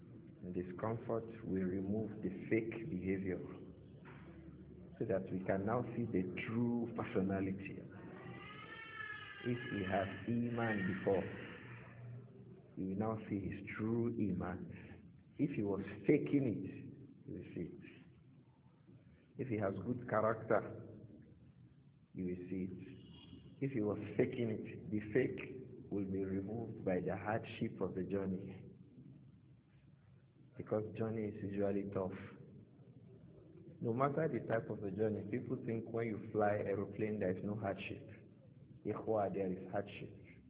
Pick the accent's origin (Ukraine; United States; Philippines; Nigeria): Nigeria; English is a second language; For somebody who likes his honor, you begin to feel uncomfortable, especially as a Nigerian. So then you live amongst the people you never knew before.